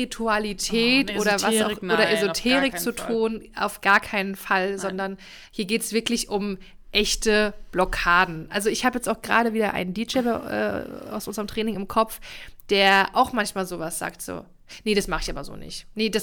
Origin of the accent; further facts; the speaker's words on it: East Germany, Germany; Also ich komme hier aus einer Niedriglohnregion, ich komme hier aus Ostdeutschland